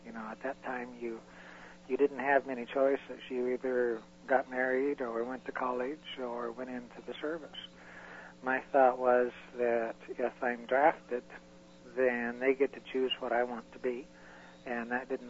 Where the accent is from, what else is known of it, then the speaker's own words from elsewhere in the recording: Oakland, California, United States; born there; I was born in Oakland, California, January of 1947.